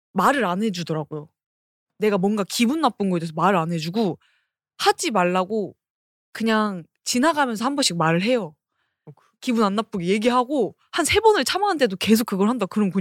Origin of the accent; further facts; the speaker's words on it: South Korea; 왜냐면 한국에서 자랐잖아요.